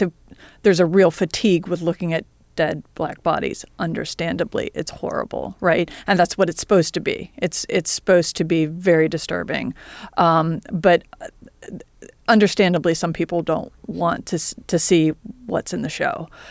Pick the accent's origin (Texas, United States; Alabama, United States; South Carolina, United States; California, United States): South Carolina, United States; Columbia; And I'm from Columbia, South Carolina.